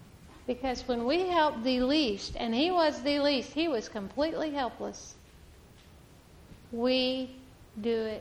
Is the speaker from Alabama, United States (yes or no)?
yes; Huntsville, Alabama, United States; I'm from Huntsville, okay?